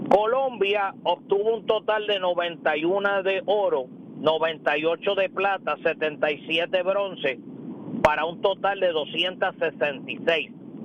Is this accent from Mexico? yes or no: no; Puerto Rico; un deporte que también a nosotros, como puertorriqueños, nos ha dado mucha distinción